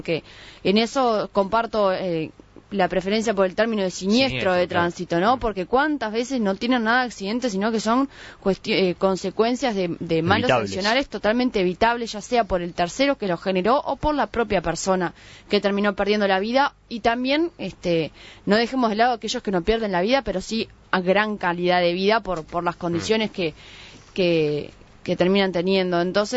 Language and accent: Spanish; Paysandú, Uruguay; yo soy de Paysandú